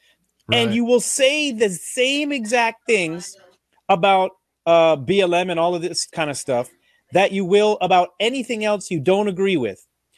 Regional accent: Toronto, Ontario, Canada; born there; And I, as a Canadian, a Toronto born person, starting to use words like dope, funky, fresh and deaf.

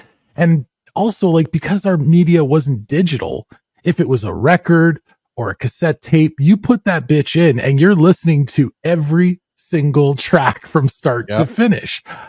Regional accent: Ontario, Canada; when I was a kid growing up in the Greater Toronto Area, there was no hip hop station.

